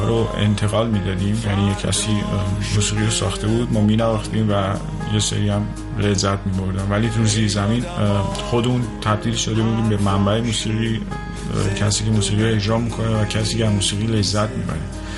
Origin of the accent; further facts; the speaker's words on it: Mazandaran, Iran; also born or lived in Amol; متولد شهر آمول هستم در شمال ایران، ولی بیشتر تو شهرک‌های ساحلی بزرگ شدم.